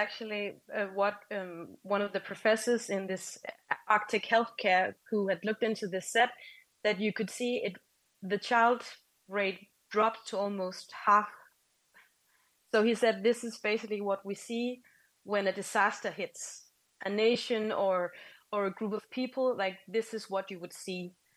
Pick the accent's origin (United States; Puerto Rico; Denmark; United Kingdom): Denmark; English is a second language; Well, I'm a Dane, so I'm quite interested and have been that for a while as a journalist in the Danish-Greenlandic rel